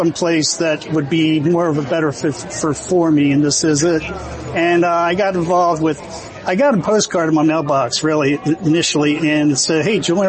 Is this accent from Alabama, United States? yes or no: no; Maryland, United States; also born or lived in Washington, D.C.; I'm originally from Maryland. I was born in D.C. and born and raised in Maryland.